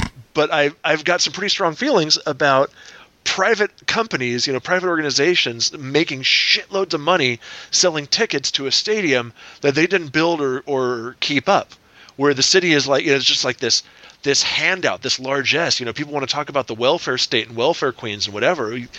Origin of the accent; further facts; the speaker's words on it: San Diego, California, United States; moved away; such great memories of growing up in San Diego. I know the traffic sucks. I know the city is like twice as big as it was when my family moved away 2.5 decades ago.